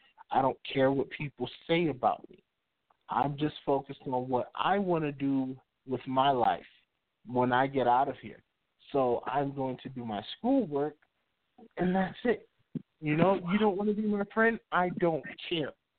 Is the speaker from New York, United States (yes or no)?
yes; Bronx, New York, United States; growing up in the Bronx, you got bodegas and pizzerias and Chinese restaurants and chicken places all around you.